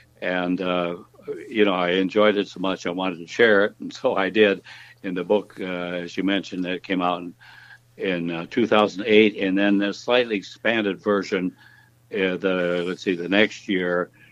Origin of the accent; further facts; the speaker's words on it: Barren, Wisconsin, United States; Barren, Wisconsin, 80 miles northeast of Minneapolis, was my hometown.